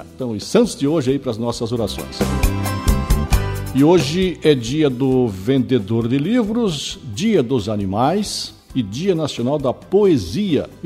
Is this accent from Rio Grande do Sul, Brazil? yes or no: no; Campina Grande do Sul, Paraná, Brazil; Caboclo nascido e criado em Campina Grande do Sul.